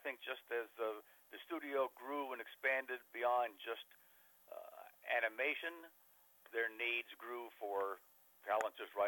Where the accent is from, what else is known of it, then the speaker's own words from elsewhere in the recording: North Hollywood, California, United States; I grew up in a part of the San Fernando Valley called North Hollywood.